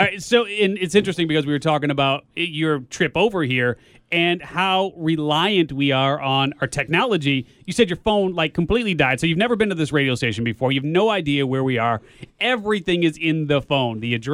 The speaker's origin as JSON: {"language": "English", "town": "Chicago", "region": "Illinois", "country": "United States", "said": "And I told you I'm from Chicago. So I get it."}